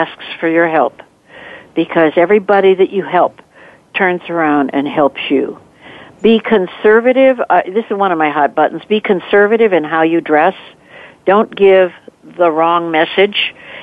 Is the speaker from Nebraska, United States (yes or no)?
no; Minnesota, United States; I'm originally from Minnesota. I took voice lessons to get rid of that nasal tone.